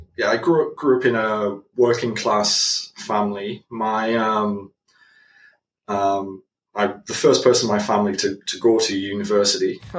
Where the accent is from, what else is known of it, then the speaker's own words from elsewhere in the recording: Middlesbrough, North East England, United Kingdom; I mean, Middlesbrough is a very industrial town. So steel works and chemical works and things like that.